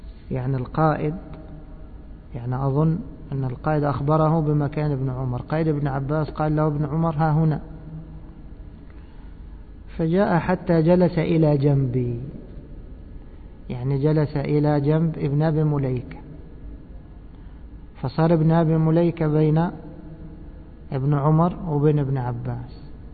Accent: Egypt; وكما يقولون عندنا في مصر اللي على رأسه إيش بطحة بيحسس عليها.

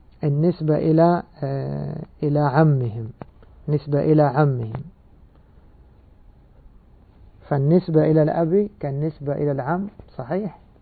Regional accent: Egypt; moved away; أننا سنسافر إن شاء الله إلى بلادنا مصر،

